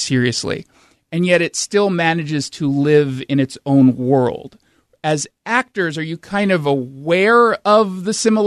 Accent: California, United States; I'm from Southern California

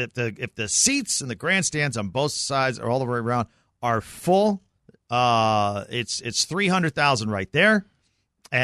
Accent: Carmel, Indiana, United States; I grew up in Carmel, and I went every year to the race as a kid.

